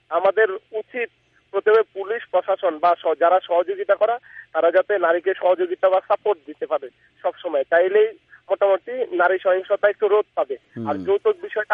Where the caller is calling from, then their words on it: Dhaka, Dhaka Division, Bangladesh; আমি ঢাকার মোহাম্মদপুর থেকে বলছিলাম